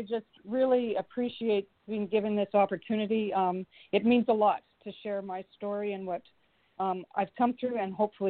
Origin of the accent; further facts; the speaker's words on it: Ontario, Canada; I was born and raised in Ontario, and my husband and I moved to British Columbia 3 years ago, and we love it out here.